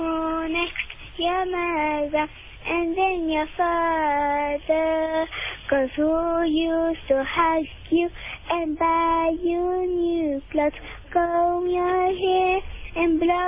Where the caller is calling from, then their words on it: Germiston, Gauteng, South Africa; Germiston.